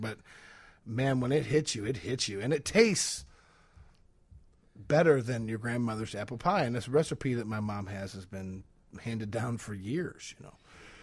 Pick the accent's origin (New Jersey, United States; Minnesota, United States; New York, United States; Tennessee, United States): Tennessee, United States; Soddy Daisy; also born or lived in Chattanooga, Tennessee; Yes, sir. I was born in Chattanooga, Tennessee. Raised in Soddy Daisy, Tennessee, which nobody knows where that's at.